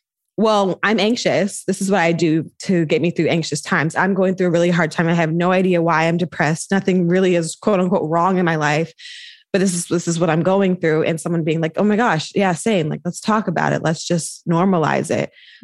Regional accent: North Carolina, United States; moved away as an adult; now in Bay Area, United States; So I impromptu moved to the Bay Area. I'm from North Carolina.

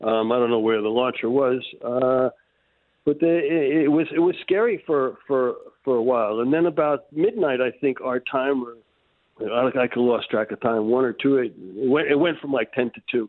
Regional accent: Silver Spring, Maryland, United States; now in Israel; I'm originally from Silver Spring

